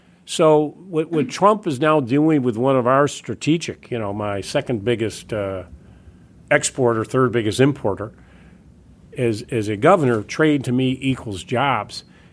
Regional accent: United States; I will work with him on health care, on infrastructure, because I am an American.

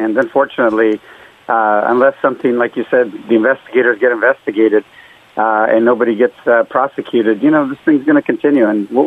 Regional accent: Concord, California, United States; Yeah, actually, I'm from Concord, California, not from New Hampshire.

